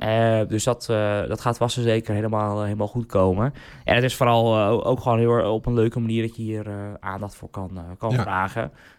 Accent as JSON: {"language": "Dutch", "town": "Katwijk", "region": "South Holland", "country": "Netherlands", "tie": "born or raised there", "said": "ik ben geboren en getogen in Katwijk"}